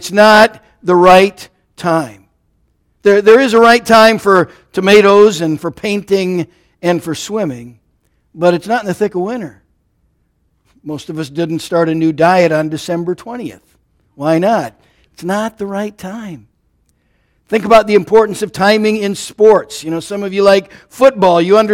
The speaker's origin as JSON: {"language": "English", "region": "Minnesota", "country": "United States", "tie": "born or raised there", "said": "You know, I'm a northerner. I grew up in Minnesota, so that's okay."}